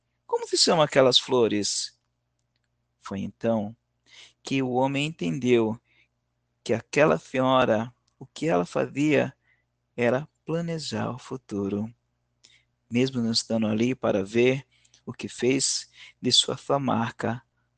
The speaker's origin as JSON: {"language": "Portuguese", "region": "São Paulo", "country": "Brazil", "said": "eu sou de São Paulo, capital, que é onde eu estou"}